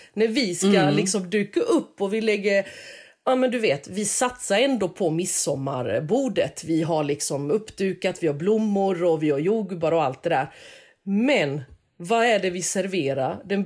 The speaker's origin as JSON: {"language": "Swedish", "town": "Växjö", "region": "Kronoberg County", "country": "Sweden", "said": "Inte där jag kommer ifrån, inte i Växjö."}